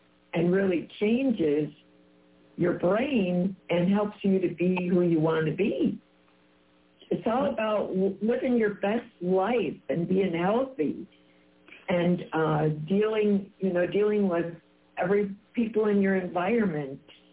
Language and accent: English; Chicago, Illinois, United States; I mean, I'm from Chicago. Pepsi was my thing